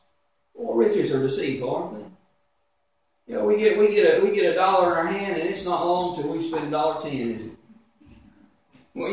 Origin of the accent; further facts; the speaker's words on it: Beaumont, Texas, United States; When I was growing up in Beaumont, there was a lady that was down the street